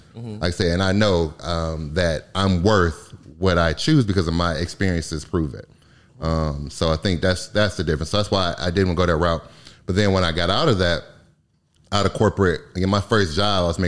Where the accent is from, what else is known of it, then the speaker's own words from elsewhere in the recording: Michigan, United States; That's in Michigan. I'm from Michigan originally.